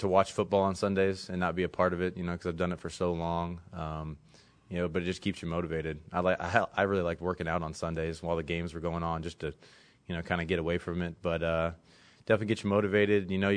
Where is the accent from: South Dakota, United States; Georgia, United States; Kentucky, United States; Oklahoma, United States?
Georgia, United States; Atlanta; I got to go home for a year. I'm from Atlanta, so that was fun to go home for a year